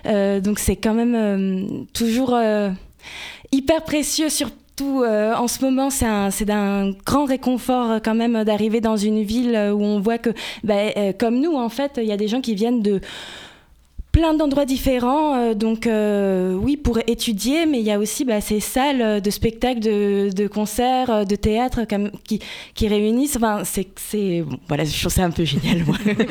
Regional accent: Corsica, France; Là d'où je viens, en Corse, là où j'ai grandi.

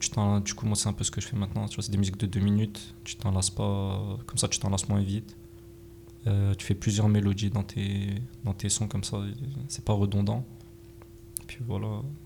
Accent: Amiens, Hauts-de-France, France; je suis né à Amiens, je suis né à Brossolette. Donc, ceux qui connaissent, maintenant c'est Calmette. Après, j'ai déménagé, je suis resté à Amiens quand même.

